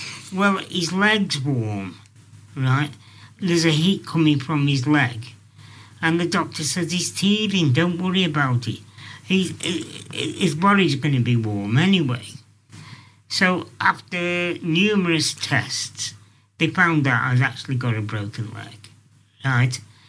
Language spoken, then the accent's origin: English; Scotland, United Kingdom; born there; where I was born in Scotland, in Ayrshire, 1961.